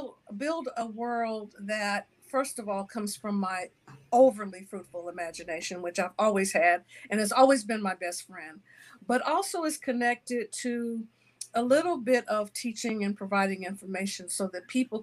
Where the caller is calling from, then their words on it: Oakland, California, United States; I am with you from the Southeast Hills of Oakland, California, the home of the Ohlone, who had no word for war.